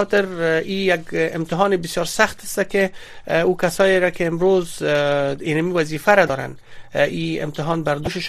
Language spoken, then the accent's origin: Persian; Afghanistan; به عنوان یک افغان